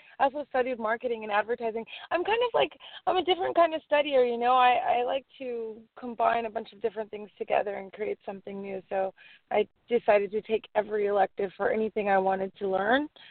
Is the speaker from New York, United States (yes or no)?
no; Glendora, California, United States; I was born and raised in Cali. I'm a California girl all the way. I came from the East Valley of Los Angeles, which is called Glendora. It's right next to Pasadena.